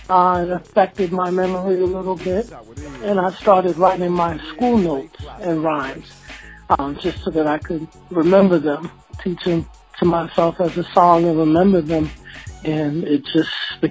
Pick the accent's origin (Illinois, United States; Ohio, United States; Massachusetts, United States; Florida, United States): Massachusetts, United States; Boston; I'm from Boston, Massachusetts.